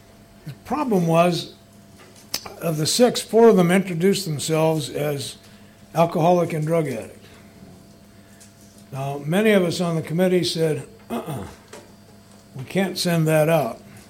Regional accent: Colorado, United States; And he was from New York. I'm from Colorado.

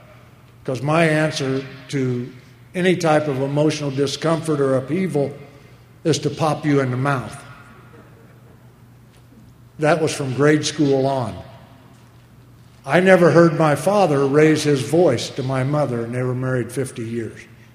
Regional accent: Illinois, United States; born there; I was born in Illinois, and mom and dad were married to each other 50 years.

